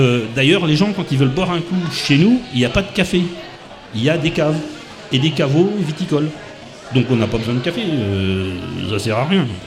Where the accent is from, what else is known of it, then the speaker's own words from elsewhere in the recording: Mauritius; Mais quand on est mauricien, on va en vacances chez des mauriciens.